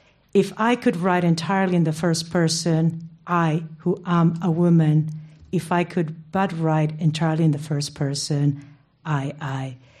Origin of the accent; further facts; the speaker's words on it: Lima, Peru; I was born and raised in Lima, Peru